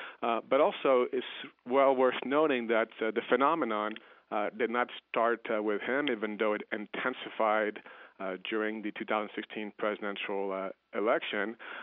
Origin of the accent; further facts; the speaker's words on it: Paris, Île-de-France, France; English is a second language; also born or lived in Nairobi, Kenya; after being born in Nairobi, I grew up in Paris in a very multicultural environment, not very far from the Eiffel Tower, speaking French with my mom and English with my dad.